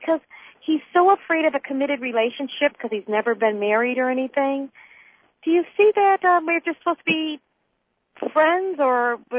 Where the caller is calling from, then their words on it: Satellite Beach, Florida, United States; I'm calling from Satellite Beach, Florida.